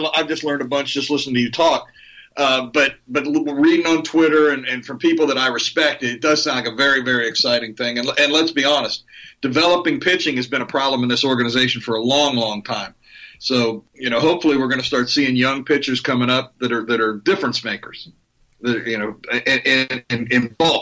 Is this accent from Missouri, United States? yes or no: yes; Missouri, United States; I think I'm from Missouri, so we'll have to see